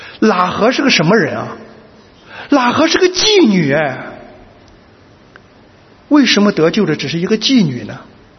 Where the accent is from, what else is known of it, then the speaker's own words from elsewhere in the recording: Shandong, China; 我们山东人有时候见了人啊，